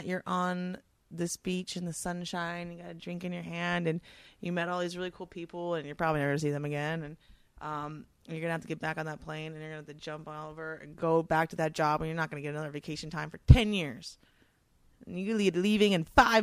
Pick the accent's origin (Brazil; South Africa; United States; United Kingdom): United States; Venice, California; I grew up on 7th Street.